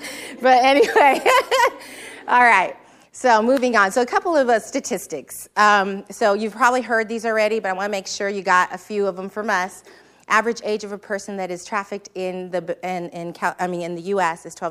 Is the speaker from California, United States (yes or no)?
yes; San Francisco, California, United States; I grew up in San Francisco. I know poverty. I know the streets